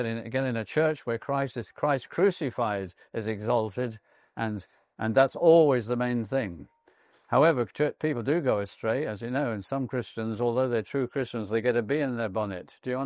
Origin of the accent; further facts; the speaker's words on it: United Kingdom; I can say that as a Brit, can't I?